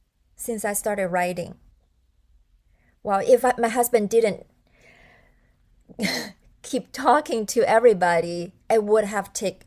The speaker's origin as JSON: {"language": "English", "country": "China", "tie": "born or raised there", "second_language": "English", "said": "I grew up in China, so I don't know a lot about the US music, the whole Western music industry."}